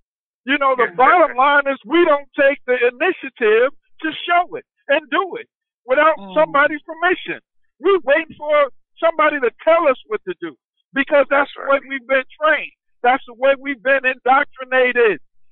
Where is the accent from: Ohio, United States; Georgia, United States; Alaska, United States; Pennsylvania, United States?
Pennsylvania, United States; Pittsburgh; now in Spokane, United States; I'm from Pittsburgh, PA myself, but I'm living in Spokane